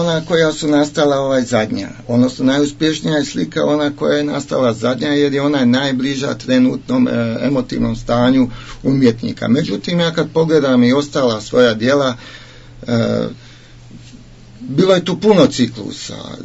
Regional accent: Vareš, Federation of Bosnia and Herzegovina, Bosnia & Herzegovina; s tim da je i Vareš moj rodni kraj.

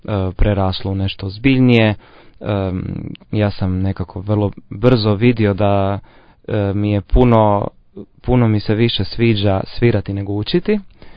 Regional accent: Croatia; To je nekakvo uobičajeno vrijeme zapravo kod nas u Hrvatskoj

